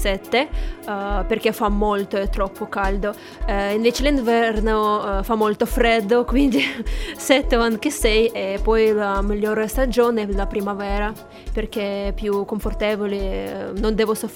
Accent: Novosibirsk, Novosibirsk Oblast, Russia; Italian is a second language; now in Cagliari, Italy; La Russia, più preciso la Siberia, la città Novosibirsk.

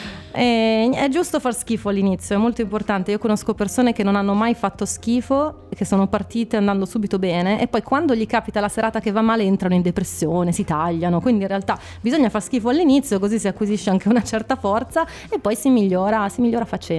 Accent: Milan, Lombardy, Italy; io sono di Milano

